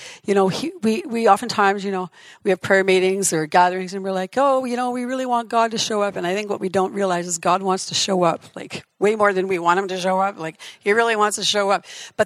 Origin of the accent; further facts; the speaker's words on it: Yorkton, Saskatchewan, Canada; we're from Yorkton and have been pastoring there for a while.